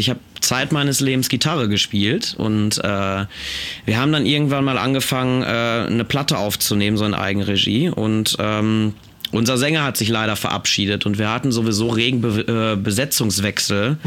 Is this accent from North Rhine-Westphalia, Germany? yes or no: yes; Gelsenkirchen, North Rhine-Westphalia, Germany; Das war Gelsenkirchen, allerdings Gelsenkirchen-Bur.